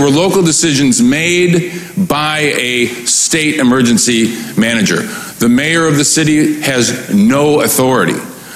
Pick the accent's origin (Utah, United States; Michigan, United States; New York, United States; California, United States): Michigan, United States; Flint; But Flint's my hometown. I grew up in Flint. I raised my children in Flint.